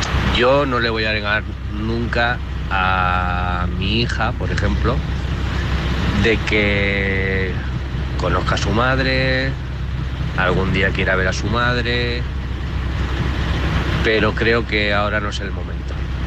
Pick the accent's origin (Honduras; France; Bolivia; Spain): Spain; Alicante, Valencian Community; de Alicante